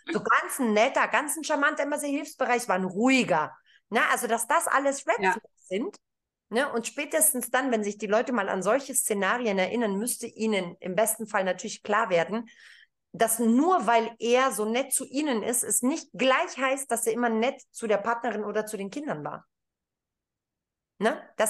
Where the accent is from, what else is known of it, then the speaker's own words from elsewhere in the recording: Greece; jetzt bin ich Griechin und mir fällt der Begriff nicht